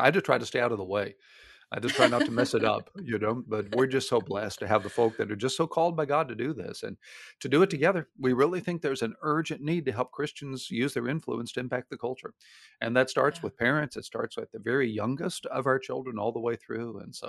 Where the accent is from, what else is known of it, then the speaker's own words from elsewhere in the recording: Houston, Texas, United States; I grew up in Houston, Texas.